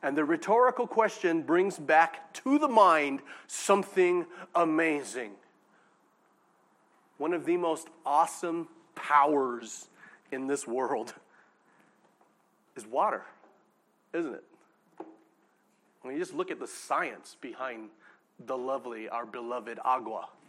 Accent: California, United States; I'm from California, baby. I know what I'm doing. When it comes to waves, I'm from California, baby.

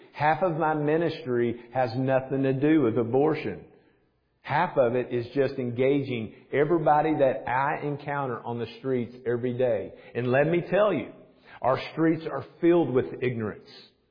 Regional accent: Nashville, Tennessee, United States; now in Smyrna, United States; I'm an old Nashvilleian. Been here for over 50 years. I grew up in South Nashville and got married, lived in Knowlesville for a little bit, lived in Franklin for a little bit. Now I'm in Smyrna

